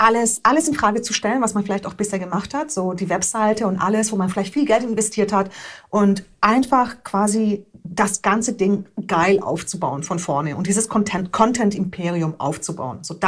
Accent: Romania; first language Hungarian; German is a second language; wir kommen aus Rumänien, meine Muttersprache ist Ungarisch. So, dann Deutsch war meine dritte Sprache, die ich gelernt habe. Und da war ich schon 6 oder 7 Jahre alt.

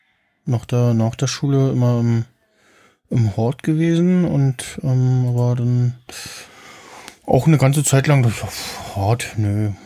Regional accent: East Germany, Germany; born there; Ich bin noch in der DDR geboren, ja, am 9. März.

